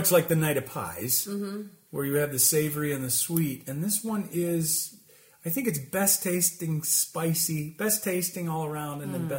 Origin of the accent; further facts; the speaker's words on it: Ohio, United States; Yeah, I'm from Ohio, and that's where it's from, hence the name.